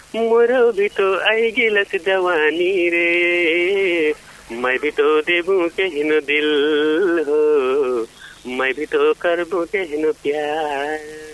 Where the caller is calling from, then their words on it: Budhigaun, Lumbini Province, Nepal; हजुर म बर्दियाको बुढी गाउँदेखि हो